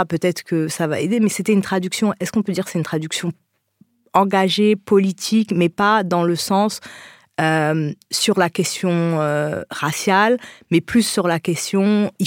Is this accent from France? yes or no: no; Haiti; Moi, je pensais qu'on est haïtien